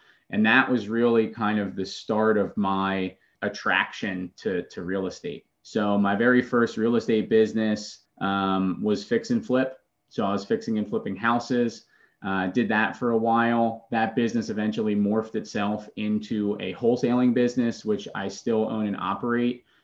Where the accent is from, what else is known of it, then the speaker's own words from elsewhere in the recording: Philadelphia, Pennsylvania, United States; now in Charlotte, United States; I am originally from Philadelphia. I live in Charlotte presently.